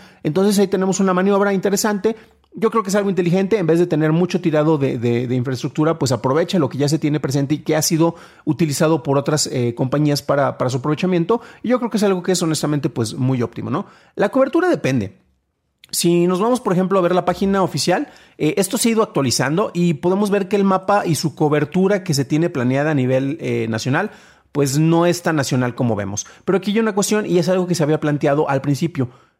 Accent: San Juan de los Lagos, Jalisco, Mexico; voy a poner el código postal de mi ciudad natal, San Juan de los Lagos, Jalisco

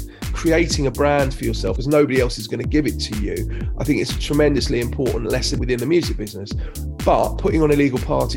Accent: Crouch End, London, United Kingdom; I grew up in Crouch End in North London.

